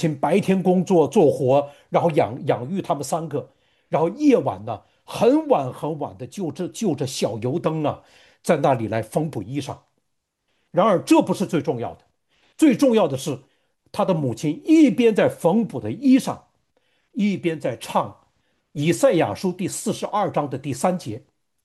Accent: Northeast China, China; 而且呢，我们都是来自于东北。

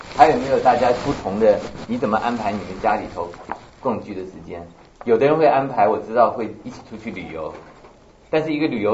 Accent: China; 但是我们中国人很不太会表达怎么去称赞赞美人家

